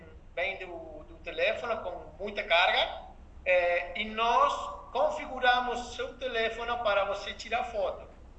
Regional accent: Buenos Aires, Argentina; born there; Portuguese is a second language; como eu falei, eu nasci em Buenos Aires. Então, eu nunca havia visto este cielo aqui.

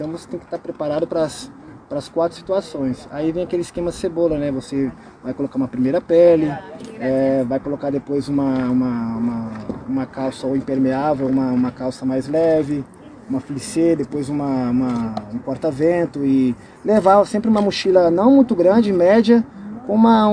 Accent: Minas Gerais, Brazil; moved away; Então, pessoal, sou mineiro, faz 5 anos que eu estou aqui já na Patagônia, aqui no extremo sul da Patagônia, né?

